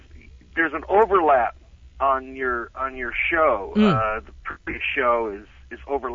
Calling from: Westlake, California, United States; Westlake, California.

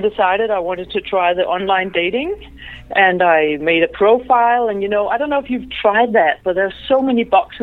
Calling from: Copenhagen, Capital Region, Denmark; I'm in Copenhagen presently.

